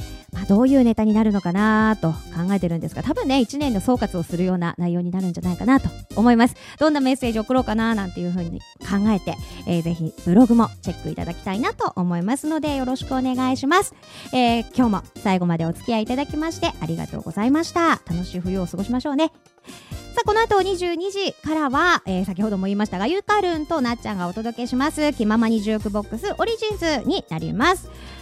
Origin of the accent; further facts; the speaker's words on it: Ise, Mie, Japan; now in Tokyo, Japan; 雪が降らない地元三重県の伊勢から出てきて初めての冬に本当びっくりしたのが